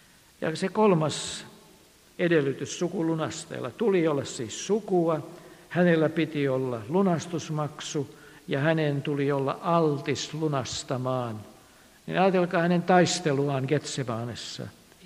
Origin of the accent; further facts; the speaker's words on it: Helsinki, Uusimaa, Finland; minä olen ihan paljasjalkainen helsinkiläinen, kuinka niin?